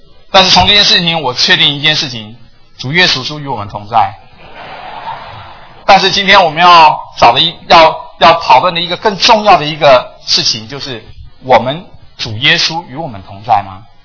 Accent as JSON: {"language": "Chinese", "country": "Taiwan", "lives_now": "United States", "said": "我就跟他说我从台湾来啦。"}